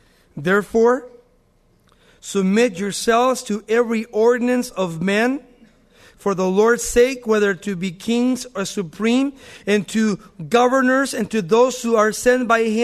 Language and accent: English; United States; And I think that as a Christian and as an American, I think that everybody should go if there is an urgency.